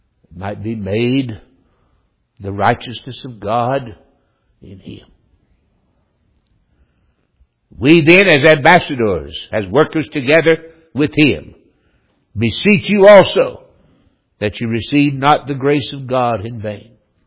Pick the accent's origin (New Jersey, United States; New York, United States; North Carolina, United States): North Carolina, United States; Winston-Salem; preaching a conference in my hometown in Winston-Salem, North Carolina.